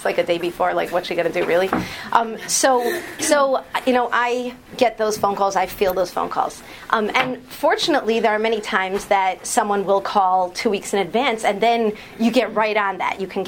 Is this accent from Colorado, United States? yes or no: no; New Haven, Connecticut, United States; I'm from New Haven, Connecticut.